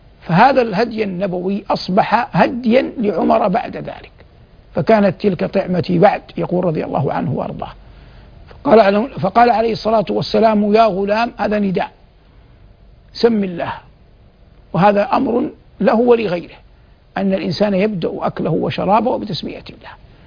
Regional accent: Hijaz, Saudi Arabia; عندنا في الحجاز يسمونه الخربز

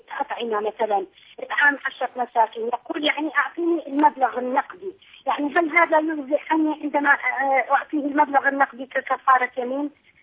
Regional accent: Iraq; يعني المتعارف عليه عندنا في العراق

